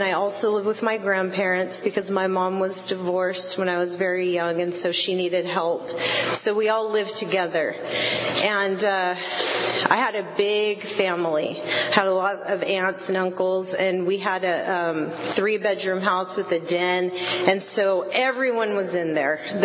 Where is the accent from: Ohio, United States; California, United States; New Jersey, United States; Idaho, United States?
California, United States; Port Hueneme; I'm originally from Ventura County. I grew up in a little military town called Port Hueneme, California. It was right on the coast, and it was awesome.